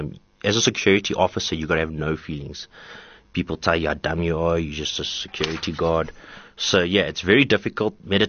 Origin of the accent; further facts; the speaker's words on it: Johannesburg, Gauteng, South Africa; born there; I was born here in South Africa, luckily enough in a hospital in 1980 in Johannesburg.